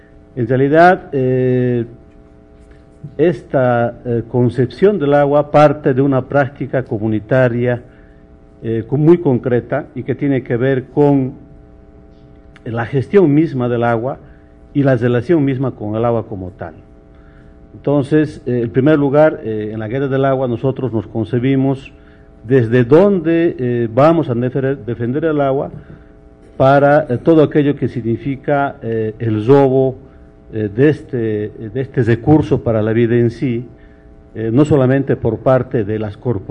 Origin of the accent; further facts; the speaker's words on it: Cochabamba, Bolivia; Yo quiero iniciar diciendo que vengo de Cochabamba